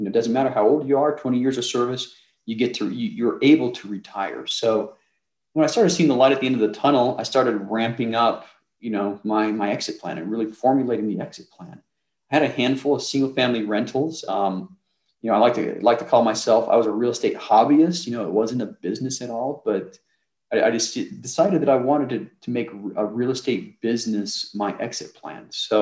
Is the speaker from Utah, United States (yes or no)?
yes; Salt Lake City, Utah, United States; also born or lived in Minnesota; I grew up in the Salt Lake City area, you know, went to University of Utah